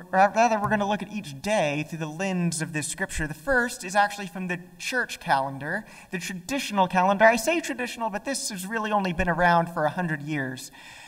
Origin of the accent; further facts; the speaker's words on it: United States; I mean, after all, I'm an American.